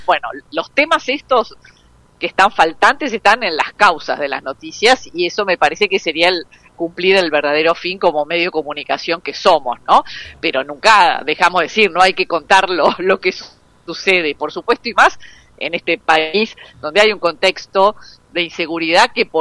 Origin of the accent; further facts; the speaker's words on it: Argentina; de los 48 millones que somos en Argentina